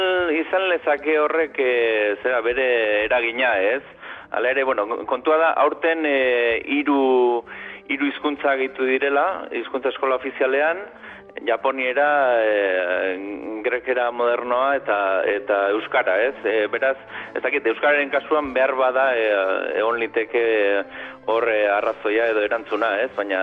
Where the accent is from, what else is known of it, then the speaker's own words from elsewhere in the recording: Valencia, Valencian Community, Spain; also born or lived in Ermua; Ni ermuan jaio nintzen, baina Valentziara etorri karri ninduten txikitan